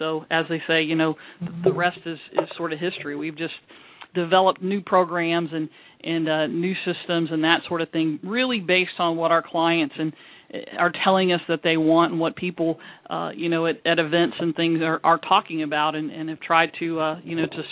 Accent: Ohio, United States; You know, way back when I grew up in Ohio on a 75-acre farm

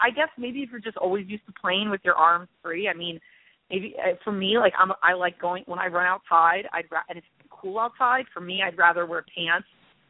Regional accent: Florida, United States; I have a shirt that says Wade County since I'm from Dade County originally.

